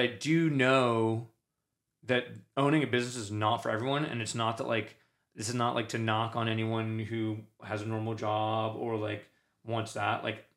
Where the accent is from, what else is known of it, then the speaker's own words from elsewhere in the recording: New York City, New York, United States; I didn't grow up, you know, I grew up in New York City, right? But like, I didn't grow up obscenely wealthy.